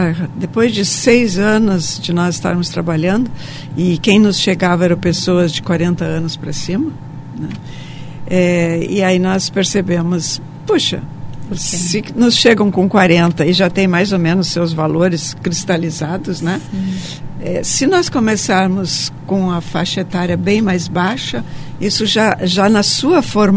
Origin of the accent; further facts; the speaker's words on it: Brazil; Eu tenho um CPF que diz que eu sou brasileira.